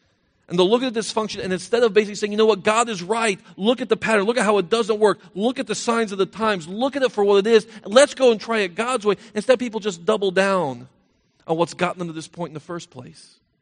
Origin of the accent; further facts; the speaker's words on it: Tampa, Florida, United States; It's kind of like growing up in Tampa, Florida. I didn't have to know much about the weather.